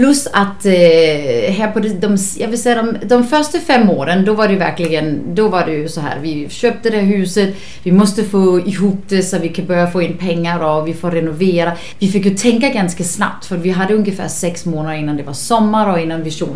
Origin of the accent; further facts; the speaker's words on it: Denmark; now in Varberg, Sweden; Jag är från Danmark. Precis, men har ju så bott här i 16 år.